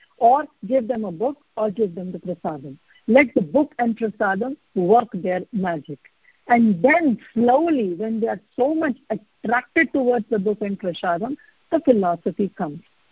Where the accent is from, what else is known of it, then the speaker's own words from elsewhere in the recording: North India, India; We are from North India, worshipping everybody.